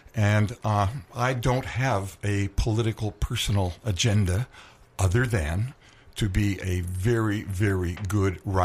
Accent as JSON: {"language": "English", "town": "Collingwood", "region": "Ontario", "country": "Canada", "said": "Well, I'm from Collingwood, and I run a small business in Collingwood"}